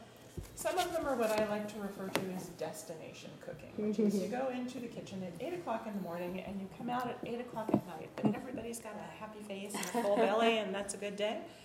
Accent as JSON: {"language": "English", "town": "Bay Area", "region": "California", "country": "United States", "tie": "born or raised there", "said": "And growing up in the Bay Area and cutting my teeth on Napa wines, I've always loved wine"}